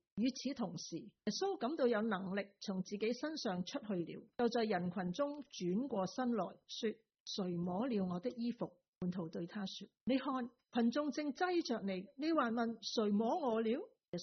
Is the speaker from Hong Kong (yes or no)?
yes; Mong Kok, Hong Kong; 我小时候是住在旺角，现在的二甲太子站，在附近的旧式战前那些唐楼好住，类似72家房客或者水饺皇后那些眼间房。